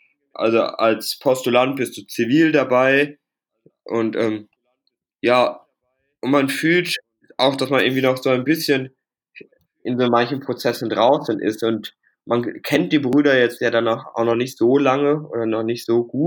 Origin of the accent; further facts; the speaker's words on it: Münster, North Rhine-Westphalia, Germany; in der Region, wo ich herkomme, in Münster.